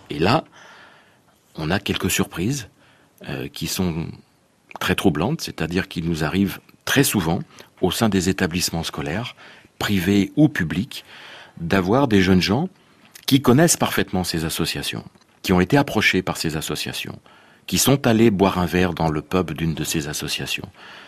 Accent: Lyon, Auvergne-Rhône-Alpes, France; born there; je suis très attaché à cette ville parce que je suis né dans le Vieux Lyon

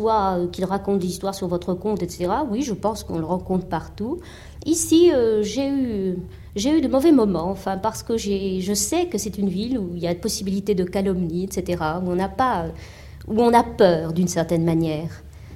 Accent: Brittany, France; moi-même je suis de Bretagne

